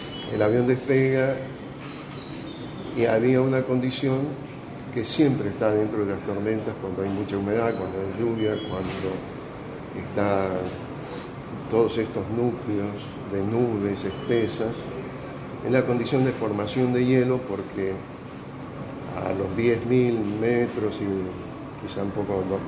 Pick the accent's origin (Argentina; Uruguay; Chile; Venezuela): Argentina; Eso duele como argentino. Yo que soy viejo, me crié en otra Argentina que crecía.